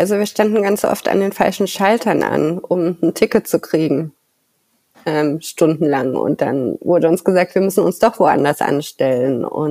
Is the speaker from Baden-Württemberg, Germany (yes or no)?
yes; Baden-Württemberg, Germany; Ich bin im Schwarzwald aufgewachsen, bin oft nach München gependelt